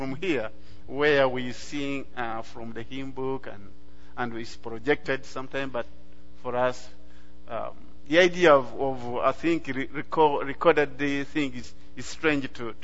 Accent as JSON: {"language": "English", "country": "Uganda", "tie": "born or raised there", "said": "But I grew up in the Christian family in quotes. What, of course, almost everyone in Uganda calls himself a Christian"}